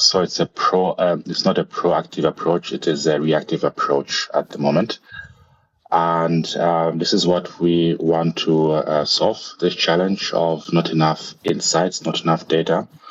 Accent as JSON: {"language": "English", "country": "Zambia", "said": "I come from Zambia, as already mentioned, where water is scarce."}